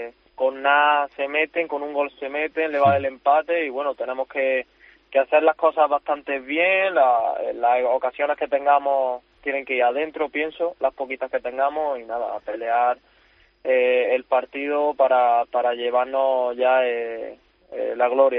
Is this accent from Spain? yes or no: yes; Puente Genil, Andalusia, Spain; de un pueblo, de Puente Genil.